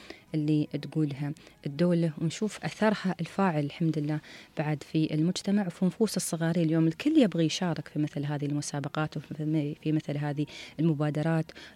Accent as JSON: {"language": "Arabic", "region": "Dubai", "country": "United Arab Emirates"}